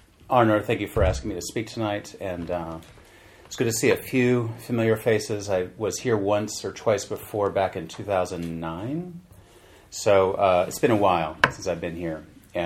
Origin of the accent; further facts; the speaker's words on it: San Francisco, California, United States; There's other people I grew up with in California, which I'm from San Francisco, not Los Angeles.